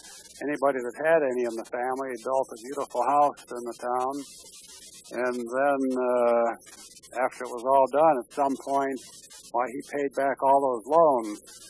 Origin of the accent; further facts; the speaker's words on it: Hammond, Indiana, United States; born there; Well, I was born in Hammond, Indiana, to German immigrants.